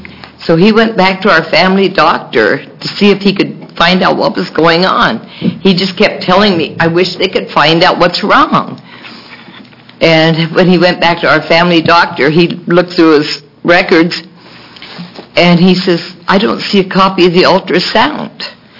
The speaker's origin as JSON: {"language": "English", "town": "Milwaukie", "region": "Oregon", "country": "United States", "said": "I'm from Milwaukee, Oregon."}